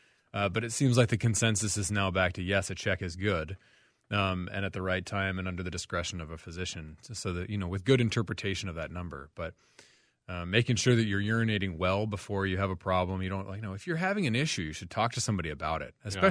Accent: Franklin, Tennessee, United States; also born or lived in St. Louis; Yeah, so I'm from the Southern Delegation all the way down in Tennessee. This is where I grew up. So Franklin, Tennessee is a small town. Now it's a big town.

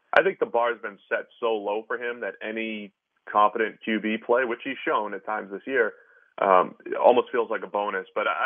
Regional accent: New England, United States; I grew up in New England. I had a lot of friends that love the 49ers because the Patriots were terrible at that time.

